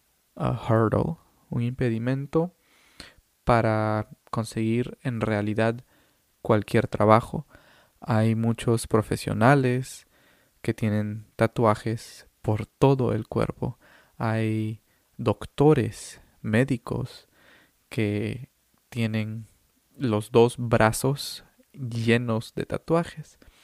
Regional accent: Lima, Peru; born there; yo nací en Lima y mi familia no pertenece a ninguna cultura que tenga tatuajes.

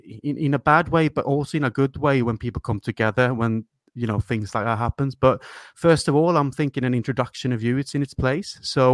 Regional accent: Sweden; English is a second language; I'm from Sweden, but I'm a Liverpool supporter

